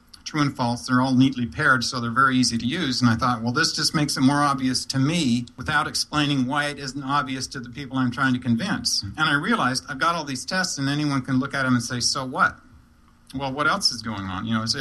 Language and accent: English; Bountiful, Utah, United States; Well, I grew up in the church. I grew up in Bountiful, Utah. I graduated from Viewmont High School